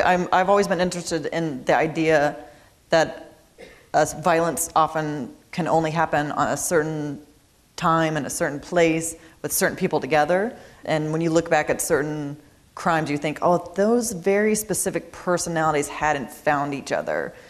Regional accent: Missouri, United States; also born or lived in New York; I mean, I know when I lived in New York, people found it so strange that I was from Missouri.

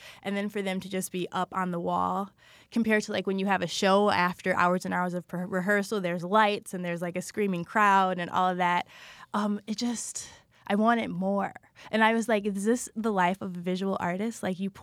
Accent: Milwaukee, Wisconsin, United States; also born or lived in Menomonee Falls; I grew up in Milwaukee and Menominee Falls.

